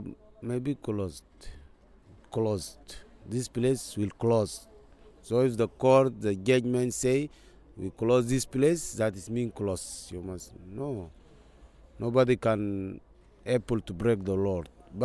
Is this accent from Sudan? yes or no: yes; South Kordofan, Sudan; now in Calais, France; I'm from Sudan, not North Sudan, but Central Sudan, Nuba Mountains. I'm about 41 years.